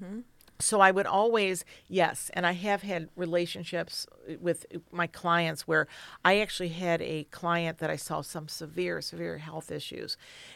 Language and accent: English; Toledo, Ohio, United States; also born or lived in California; I grew up in Toledo.